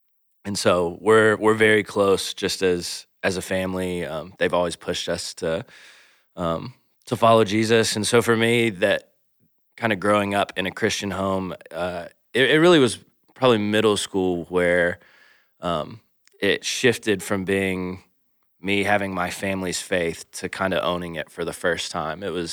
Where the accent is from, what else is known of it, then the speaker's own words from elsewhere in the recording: Atlanta, Georgia, United States; now in Macon, United States; we both grew up, born and raised in Atlanta, Georgia. But for the past 8 years, we've lived in Macon, Georgia